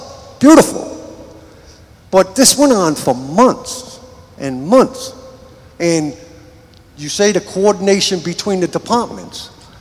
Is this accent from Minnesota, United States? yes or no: no; Providence, Rhode Island, United States; which I come from Providence.